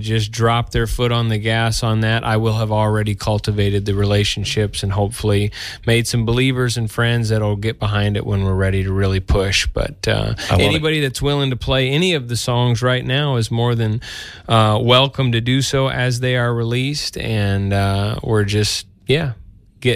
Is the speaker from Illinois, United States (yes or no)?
yes; Cherry Valley, Illinois, United States; We spent some time at my literal spot where I grew up in Cherry Valley, Illinois today, and let the kids hang out at the park I grew up at.